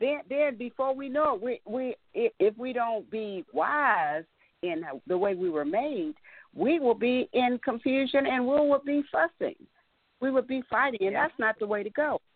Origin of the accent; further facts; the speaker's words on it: Texas, United States; I'm from Texas.